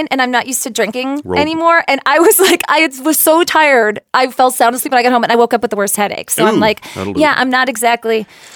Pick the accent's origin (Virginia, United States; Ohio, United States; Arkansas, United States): Ohio, United States; I'm like, oh, I'm Ohio.